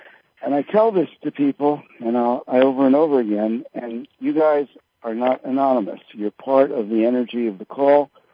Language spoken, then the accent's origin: English; Philadelphia, Pennsylvania, United States; born there; You know, I was born in Philadelphia.